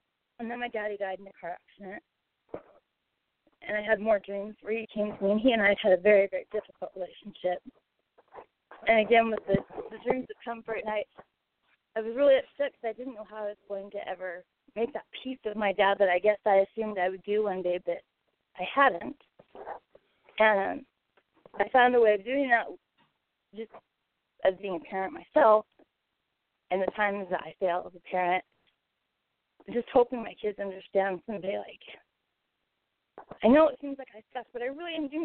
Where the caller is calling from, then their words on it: Arizona, United States; from Arizona.